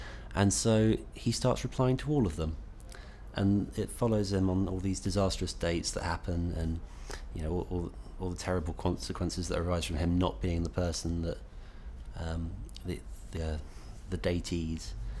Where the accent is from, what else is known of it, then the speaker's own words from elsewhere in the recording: Enfield, London, United Kingdom; I'm 21 and I'm from Enfield in North London.